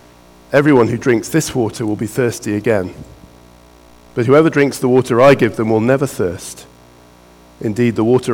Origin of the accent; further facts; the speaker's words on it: West Midlands, United Kingdom; I grew up near the Malvern Hills, and I love the Malvern Hills